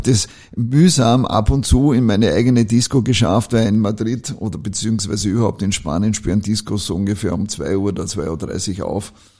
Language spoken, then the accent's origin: German; Austria; ich als Österreicher